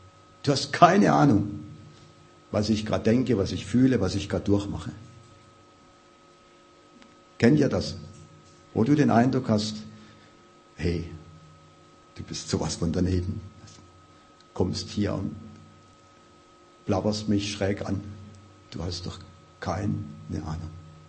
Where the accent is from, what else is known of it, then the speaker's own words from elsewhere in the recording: Baden-Württemberg, Germany; Ich komme nämlich aus Baden.